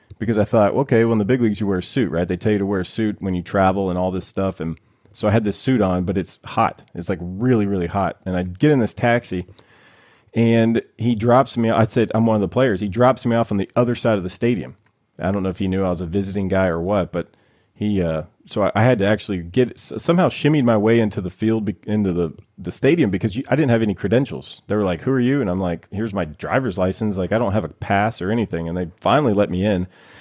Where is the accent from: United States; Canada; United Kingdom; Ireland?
United States; the South; I grew up in the South. We had WGN and TBS. So we were Cubs fans, right?